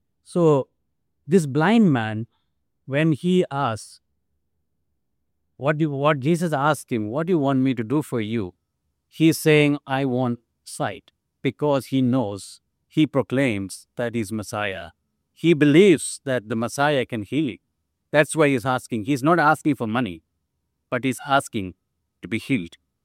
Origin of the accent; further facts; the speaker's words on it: South India, India; I'm from India, from South India.